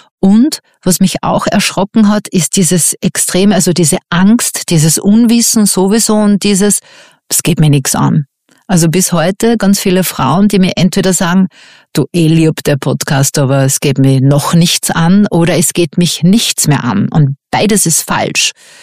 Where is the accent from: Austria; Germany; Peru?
Austria; Bei uns in Österreich war das noch gar kein Thema.